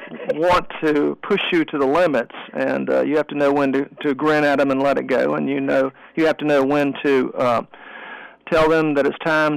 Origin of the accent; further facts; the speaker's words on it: Columbia, South Carolina, United States; I was born and raised right here in Columbia, in the state of South Carolina, so I'm a South Carolina native from the get-go.